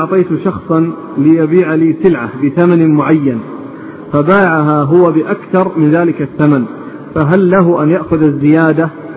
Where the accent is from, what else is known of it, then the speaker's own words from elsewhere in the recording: Saudi Arabia; العملة الموجودة الآن مثل عندنا في السعودية